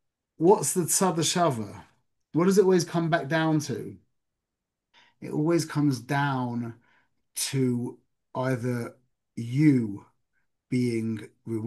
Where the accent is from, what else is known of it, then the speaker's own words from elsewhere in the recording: London, United Kingdom; I got a friend when I was growing up in London